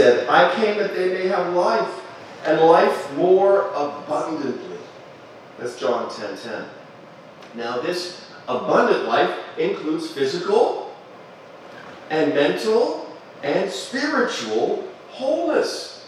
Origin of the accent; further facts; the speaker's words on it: Pittsburgh, Pennsylvania, United States; I didn't grow up in a Christian home. The values in my family growing up in Pittsburgh